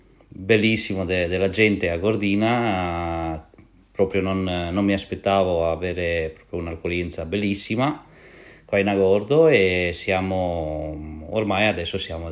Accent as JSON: {"language": "Italian", "country": "Romania", "also_born_or_lived": "Bergamo", "second_language": "Italian", "moved": "yes", "lives_now": "Italy", "said": "sono da Romania, sono arrivato 16 anni fa in Italia, 8 anni ho fatto a Bergamo e dopo sono arrivato qua, sulle parti agordine."}